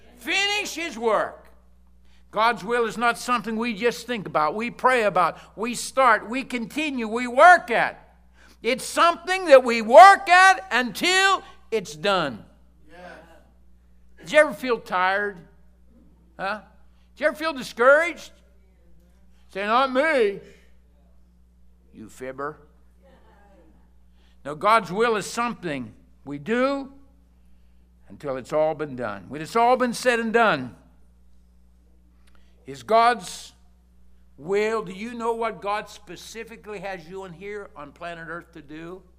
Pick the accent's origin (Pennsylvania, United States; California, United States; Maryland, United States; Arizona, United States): Pennsylvania, United States; I'm from Pennsylvania. You'll have to forgive me.